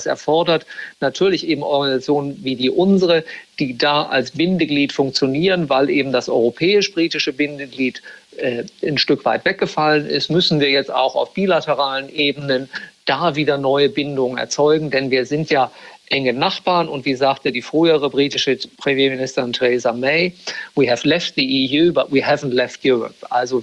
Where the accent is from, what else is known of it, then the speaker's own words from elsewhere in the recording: Bremen, Germany; born there; also born or lived in Leeds; Ich bin gebürtiger Bremer, also aus Norddeutschland.